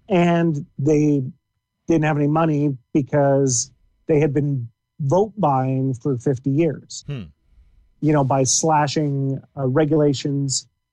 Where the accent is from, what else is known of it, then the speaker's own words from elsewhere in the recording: Alberta, Canada; was growing up in Alberta. It's very, like, the culture there is very, very capitalist.